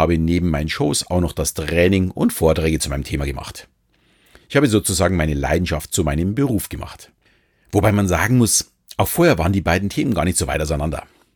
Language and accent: German; Munich, Bavaria, Germany; born or raised there